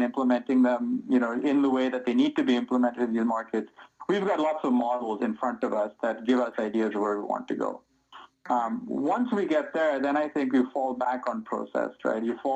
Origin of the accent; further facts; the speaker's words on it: India; I'm from India.